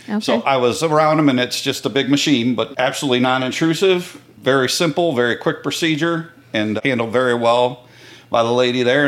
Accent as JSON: {"language": "English", "town": "Kankakee", "region": "Illinois", "country": "United States", "tie": "born or raised there", "said": "Grew up, born and raised in Kankakee area. Family all pretty much stayed around town."}